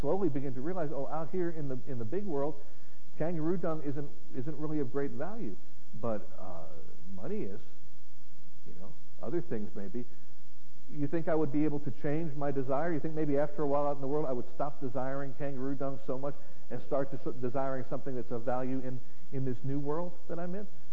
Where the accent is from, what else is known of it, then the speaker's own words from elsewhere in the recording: New Jersey, United States; I was raised in New Jersey.